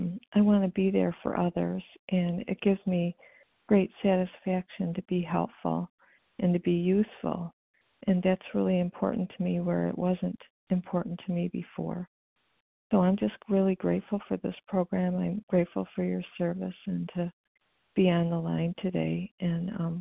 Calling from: Illinois, United States; Hi, this is … calling from Illinois.

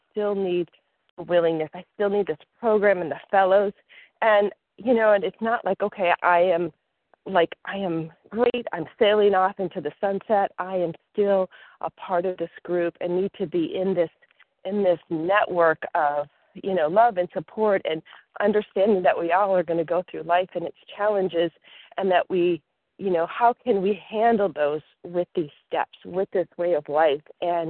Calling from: Virginia, United States; from Virginia.

